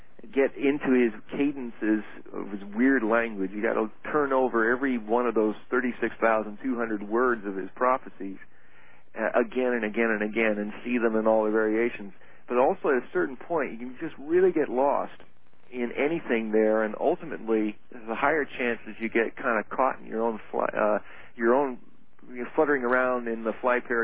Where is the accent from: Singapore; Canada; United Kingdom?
United Kingdom; England; I had to assume that just because I'm English doesn't mean that he was that interested in English variations of anything.